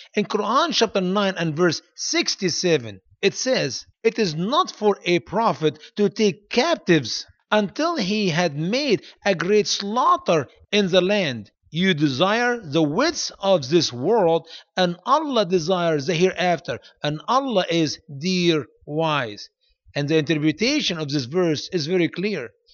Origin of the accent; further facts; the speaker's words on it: Egypt; even in my home country, Egypt, a couple years ago